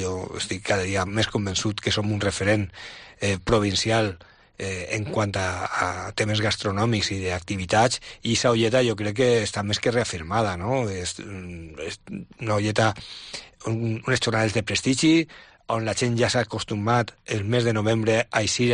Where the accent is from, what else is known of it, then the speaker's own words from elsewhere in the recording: Valencia, Valencian Community, Spain; com vinc de València, vaig néixer en València, en ma casa la tradició de la Mocadora es feia el 9 d'octubre